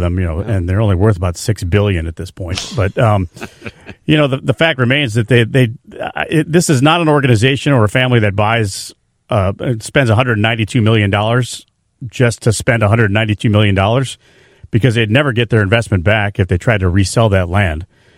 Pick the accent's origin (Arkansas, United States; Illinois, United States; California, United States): Illinois, United States; Glenview; I mean, people from Arlington Heights, when I go out of town, and I did the same thing growing up in Glenview. Oh, yeah, I'm from Chicago.